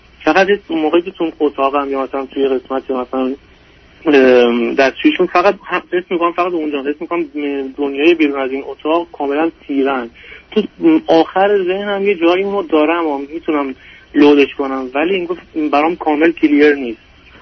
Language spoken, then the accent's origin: Persian; Iran; moved away as an adult; من یه 2 سالی هست که از ایران مهاجرت کردم یه کشور اروپایی واسه ادامه تحصیل